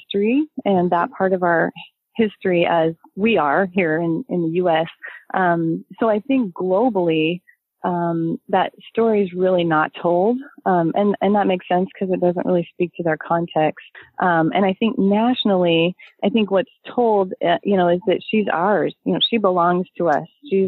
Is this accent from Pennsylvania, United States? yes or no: no; Seattle, Washington, United States; I mean, I grew up in Seattle, which is a pretty progressive city even at the time, and it's still pretty liberal.